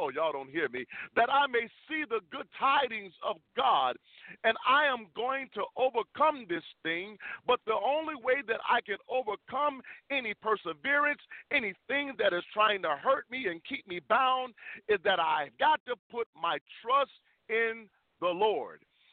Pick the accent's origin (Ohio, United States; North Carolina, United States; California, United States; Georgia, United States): Georgia, United States; Atlanta; also born or lived in Chicago; I'm from Atlanta, Georgia, by way of Chicago, Illinois